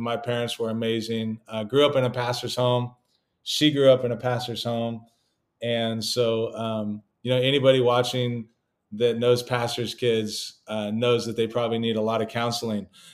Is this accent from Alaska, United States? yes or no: no; California, United States; And so I come from California. She comes from the Northwest.